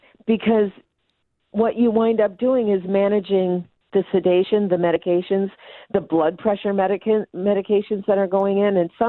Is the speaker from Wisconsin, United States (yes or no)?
yes; Wisconsin, United States; Didn't matter if I was from Wisconsin, and didn't matter where my license was